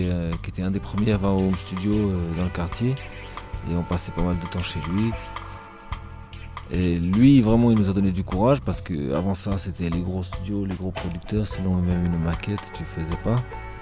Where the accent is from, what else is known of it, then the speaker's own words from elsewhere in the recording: Paris, Île-de-France, France; moi je suis né à Barbès dans le 18e arrondissement de Paris et Bon, ben voilà, on a grandi dans un quartier comme ça, cosmopolite, et ma famille aussi est cosmopolite